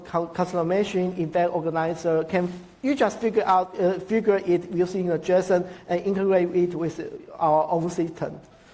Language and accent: English; Taiwan; Okay, hello everyone. I'm from Taiwan